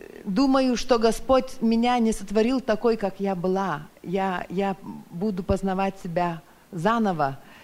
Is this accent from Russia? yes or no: no; Lithuania; now in Norway; я приехала из Норвегии, но я сама литовка, и с Богом встретилась в 1991 году в Литве